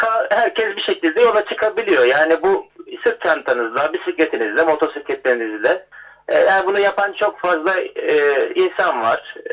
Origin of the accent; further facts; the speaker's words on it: Mersin, Turkey; Ben Mersinliyim aslında. Soroslar'da yaşadık. Soroslar'da geçti küçüklüğümüz. Hani buradan geliyor aslında, bir yörüklük var.